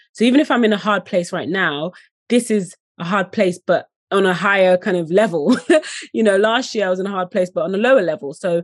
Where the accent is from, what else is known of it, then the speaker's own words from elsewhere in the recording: Dagenham, London, United Kingdom; So I grew up in Dagenham, which is seen as East London slash Essex, however you want to position it.